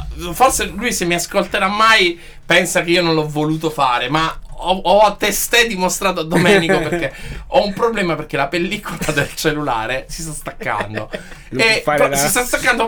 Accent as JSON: {"language": "Italian", "region": "Southern Italy", "country": "Italy", "moved": "yes", "lives_now": "Milan, Italy", "said": "perché noi vivendo qui, pur essendo meridionali, siamo magari percepiti come milanesi."}